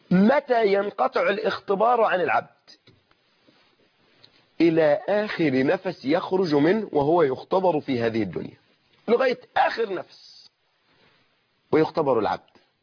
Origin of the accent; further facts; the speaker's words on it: Egypt; انت عم كلمتنا احنا كمان كمصريين تقول انت بتدلع